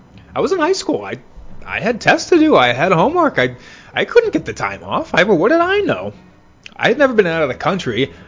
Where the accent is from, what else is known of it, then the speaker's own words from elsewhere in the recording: Lebanon, Maine, United States; when I was growing up in Lebanon, Maine, which, contrary to belief, actually left me with quite a bit